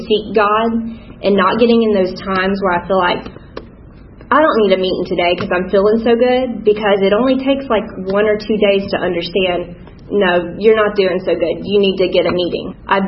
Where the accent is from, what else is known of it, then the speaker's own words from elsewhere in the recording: Virginia, United States; born there; I was born in Virginia. Let's hang out.